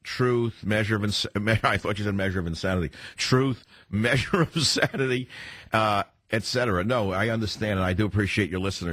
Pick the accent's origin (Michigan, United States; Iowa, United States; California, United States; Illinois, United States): California, United States; San Francisco; Now let's go across the country to my hometown of San Francisco. Cal on KSFO in my hometown of the beautiful San Francisco.